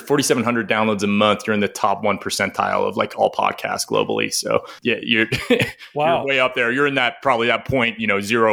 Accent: Idaho, United States; now in Denver, United States; But I'm from Idaho originally and probably will end up there long term.

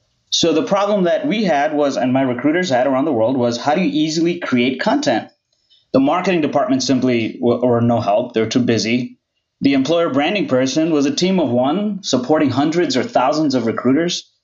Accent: India; I grew up in India. Lots of travel.

